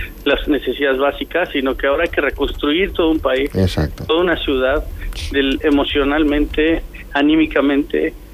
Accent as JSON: {"language": "Spanish", "region": "Puebla", "country": "Mexico", "said": "Nosotros somos de Puebla, donde fue el epicentro."}